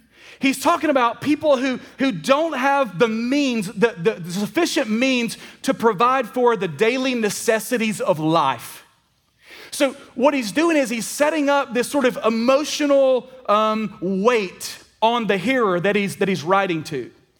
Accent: Alabama, United States; By the way, I'm from Alabama, all right?

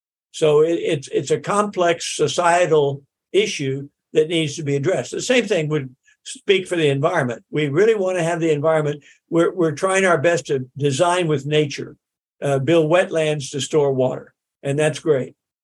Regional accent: Arkansas, United States; And I grew up in the Little Rock District when my father was building the dams in North Arkansas, in southern Missouri.

